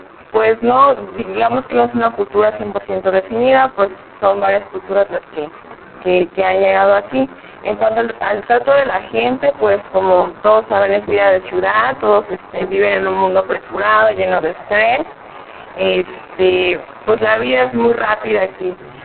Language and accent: Spanish; Cancún, Quintana Roo, Mexico; tengo 21 años, nací aquí en Cancún, mis padres son originarios de Yucatán.